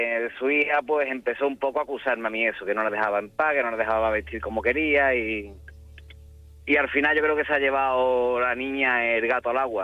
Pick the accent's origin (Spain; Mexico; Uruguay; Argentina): Spain; Seville, Andalusia; Nosotros somos de Sevilla.